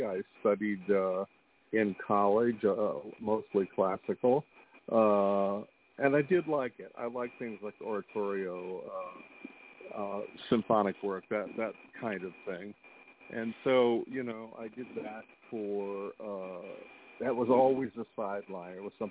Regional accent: Gloversville, New York, United States; I'm originally from a small town in the Adirondacks in New York called Gloversville. When I graduated from high school, I moved to Albany.

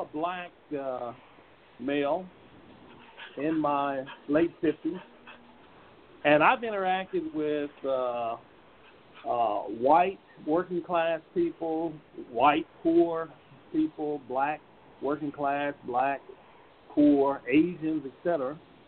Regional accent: Huntsville, Alabama, United States; I'm from Alabama, by the way, Huntsville.

